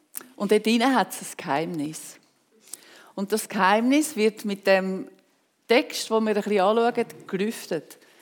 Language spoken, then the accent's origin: German; Switzerland; Und Gott hat für diese Menschen einen Auftrag bei uns in der Schweiz.